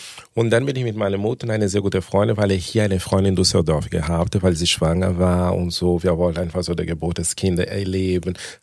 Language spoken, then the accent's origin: German; Brazil; German is a second language; now in Germany; Ich komme von einer, wir sagen immer den Leuten, eine dritte Weltland. Ich komme aus Brasilien.